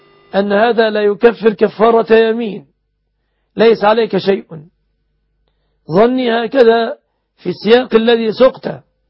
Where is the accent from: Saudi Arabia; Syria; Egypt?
Egypt; في بلادنا مصر